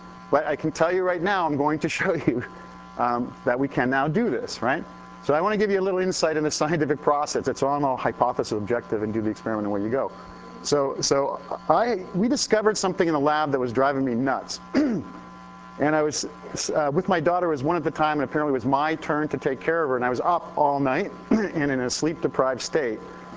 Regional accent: Canada; But so I'm from Canada, right?

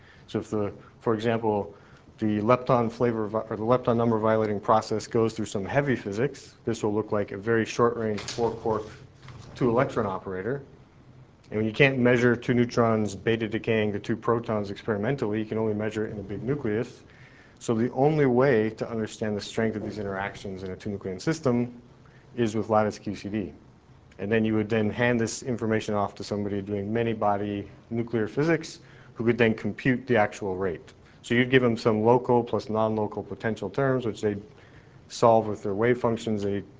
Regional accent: Seattle, Washington, United States; It's too sunny for my taste since I grew up in Seattle.

